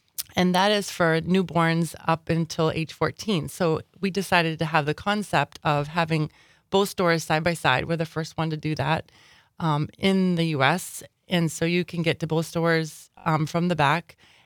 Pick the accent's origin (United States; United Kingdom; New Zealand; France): United States; Maine; moved away; I lived in Maine. I'm originally from Maine. I moved here 3 years ago